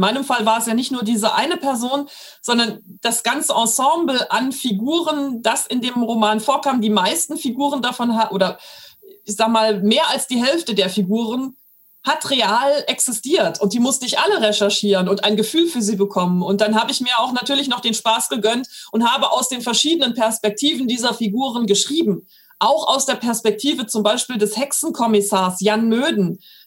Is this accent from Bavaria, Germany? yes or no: no; Rheinbach, North Rhine-Westphalia, Germany; in Rheinbach, was auch mein Heimatort ist, beziehungsweise in dem ich aufgewachsen bin